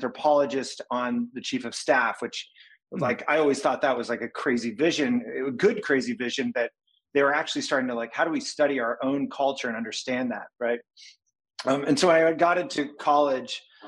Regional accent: Indiana, United States; You know, I grew up in Indiana, so you're kind of limited as to like the magnitude of the world.

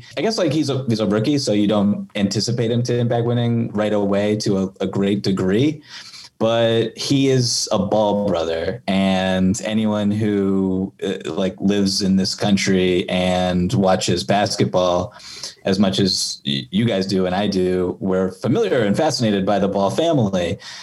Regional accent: Boston, Massachusetts, United States; and I'm from Boston, so I'm very familiar with Gordon

